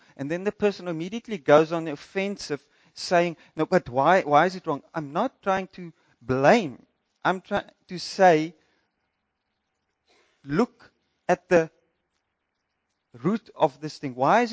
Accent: Windhoek, Khomas, Namibia; when I grew up in Windhoek, I knew when the wind was blowing.

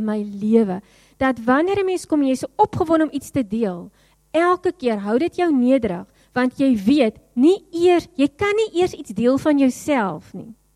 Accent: Worcester, Western Cape, South Africa; jare terug, het ek in Woester groot geword en op 'n stadium was ons hoofstraat

